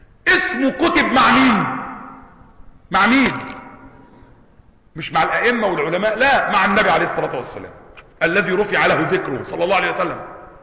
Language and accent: Arabic; Egypt; احنا مصريين